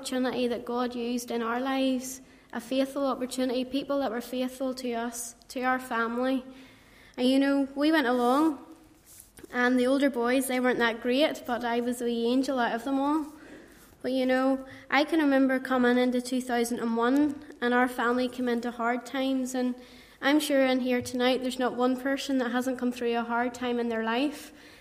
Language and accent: English; Kilkeel, Northern Ireland, United Kingdom; I come from Kilkeel. I was born into a Roman Catholic family. I have six brothers and I'm the only girl.